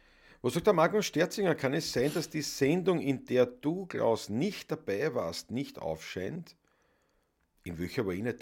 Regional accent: Austria; Wir sind Österreicher

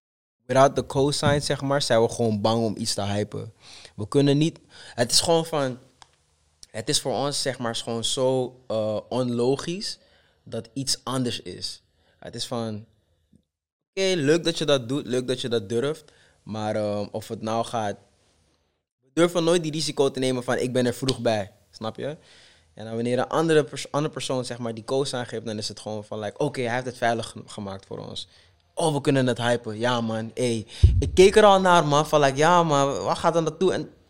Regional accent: Holendrecht, North Holland, Netherlands; mijn achtergrond, waar ik vandaan kom. Gewoon een jongen uit Holendrecht

